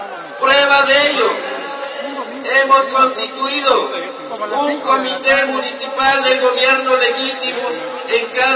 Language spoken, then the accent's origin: Spanish; San Cristóbal de las Casas, Chiapas, Mexico; Vengo de San Cristóbal de las Casas, Chiapas.